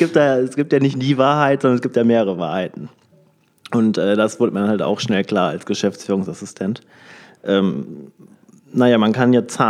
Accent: North Rhine-Westphalia, Germany; now in Düsseldorf, Germany; Also ich komme aus einem ganz, ganz kleinen Kuhdorf am linken Niederrhein, aus Fährth. Und mittlerweile hat es mich in die große, weite Welt getrieben, 40 Kilometer weiter nach Düsseldorf.

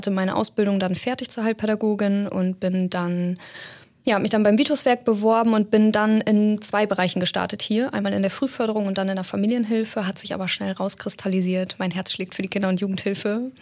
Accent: Lower Saxony, Germany; Ich bin auch im nördlichen Emsland aufgewachsen, genauso wie Jana interessanterweise. Ich bin geboren in Sögel und aufgewachsen bin ich im kleinen, aber feinen Rassdorf. Das liegt direkt am Rand vom Landkreis Kloppenburg

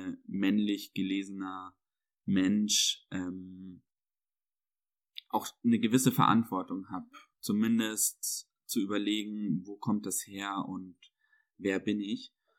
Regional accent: Bavaria, Germany; also born or lived in Munich; Ich bin ja in Bayern auch groß geworden, habe dort eine sehr konservative Sozialisation erfahren und dann auch lange Zeit in München gelebt, dort eine Ausbildung gemacht und so, bis ich 23

